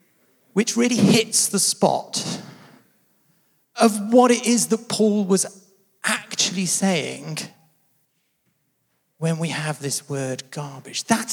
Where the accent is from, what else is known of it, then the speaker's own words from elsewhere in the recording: England, United Kingdom; Because we are English, after all.